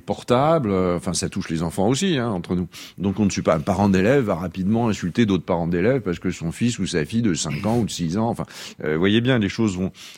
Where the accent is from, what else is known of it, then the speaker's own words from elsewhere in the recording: France; je suis français